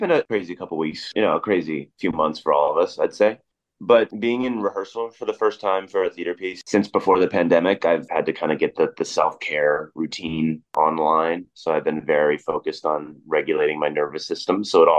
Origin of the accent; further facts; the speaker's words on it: Fort Dodge, Iowa, United States; Well, I'm from Northwest Iowa, kind of in the middle of nowhere, called Fort Dodge.